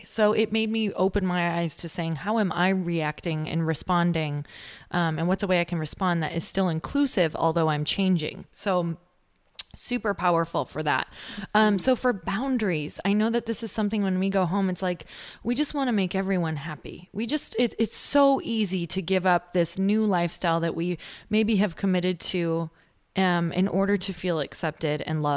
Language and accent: English; Midwest, United States; now in California, United States; You know, I'm from the Midwest, so I live in California now